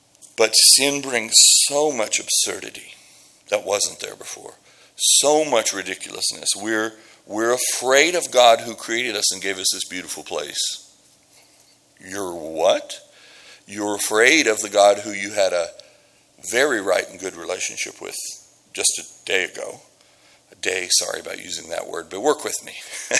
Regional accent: Midwest, United States; I grew up in the Midwest, and shame is a core value when you grow up in the Midwest.

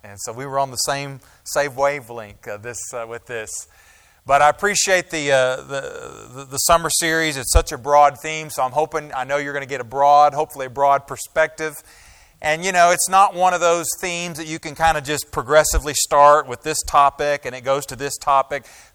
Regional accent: Tulsa, Oklahoma, United States; And I grew up in the Tulsa area, of course. So born and raised in Tulsa, grew up at 10th and Rockford.

